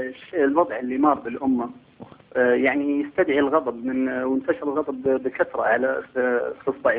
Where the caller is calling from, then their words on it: Saudi Arabia; سيدي احنا من محبينكم من المملكة العربية السعودية